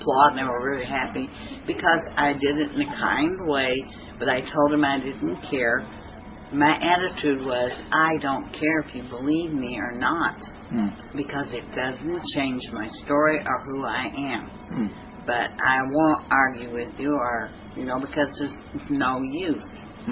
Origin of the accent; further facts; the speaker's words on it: United States; So that's why I grew up where I grew up in America.